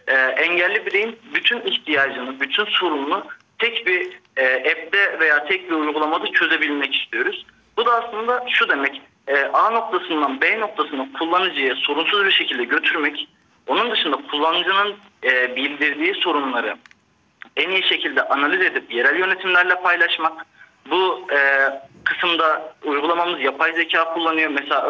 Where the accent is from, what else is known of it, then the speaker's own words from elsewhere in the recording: Gaziantep, Turkey; Ben Gaziantep'liyim.